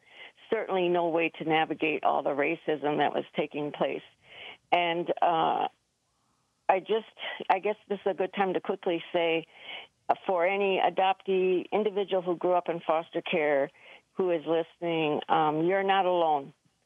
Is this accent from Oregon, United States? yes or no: no; Wisconsin, United States; For myself, I grew up in Wisconsin.